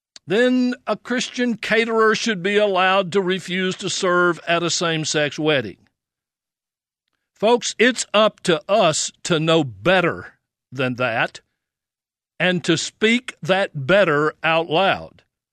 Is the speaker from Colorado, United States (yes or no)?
no; Louisiana, United States; in places like Indiana, Arkansas, and my home state of Louisiana.